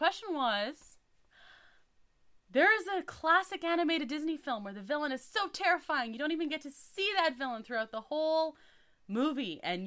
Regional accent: Canada; we're Canadian

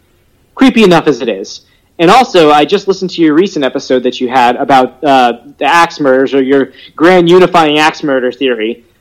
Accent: Louisiana, United States; but I'm from Louisiana, and we say everything wrong

